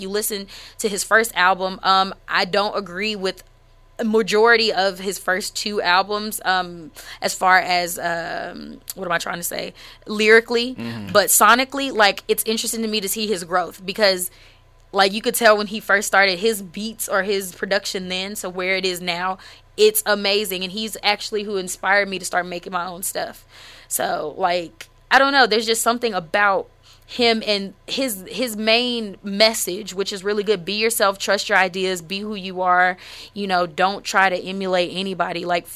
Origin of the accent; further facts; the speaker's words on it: Huntsville, Alabama, United States; also born or lived in California; I am native to Huntsville because I was raised here. I was born in California. I've always felt like I have like a Californian spirit.